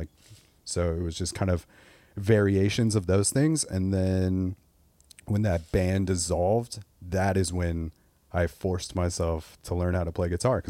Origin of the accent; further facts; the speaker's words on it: Corona, California, United States; Corona, California, which is like Riverside County. It's like 40 miles east of Los Angeles.